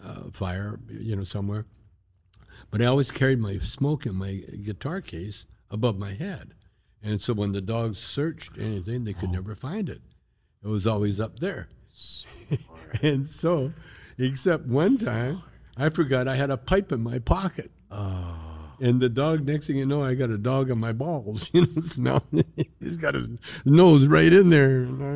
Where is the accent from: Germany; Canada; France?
Canada; I'm Canadian.